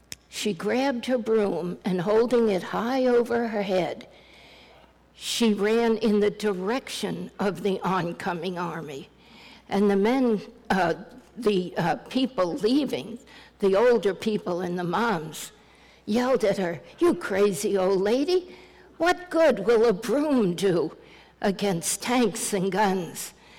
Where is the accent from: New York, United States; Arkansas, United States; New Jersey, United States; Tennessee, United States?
Arkansas, United States; and I'm from Arkansas, did you know that? 26 years there, and I still haven't learned the language.